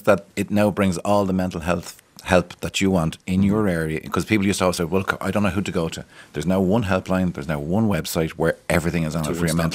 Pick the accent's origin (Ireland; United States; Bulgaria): Ireland; But our nature, and I think maybe it's part of being Irish, because we have this, like, you know, what's the weather like?